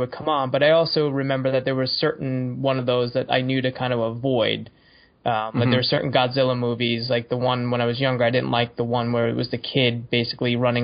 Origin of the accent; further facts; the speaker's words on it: New York, United States; John and I grew up in on Long Island in New York. Don't hold that against us.